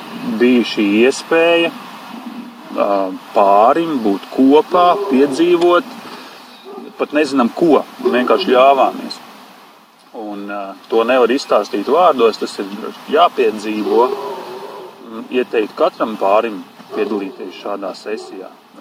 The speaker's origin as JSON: {"language": "Latvian", "town": "Aizpute", "region": "Dienvidkurzeme Municipality", "country": "Latvia", "said": "Esam pāris no Aizputes."}